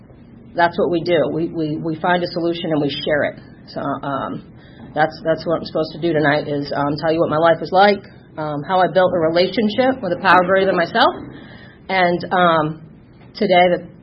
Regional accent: New England, United States; moved away as an adult; now in Atlanta, United States; So, as you can tell, I'm not a Southerner. I don't have any twang. I don't have any talk, Southern draw.

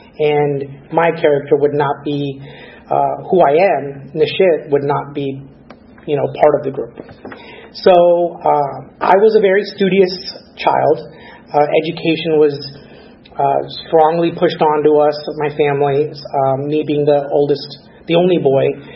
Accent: Orlando, Florida, United States; my family and myself, we immigrated here to the United States, Orlando, back in like the 80s, and I grew up there in Orlando

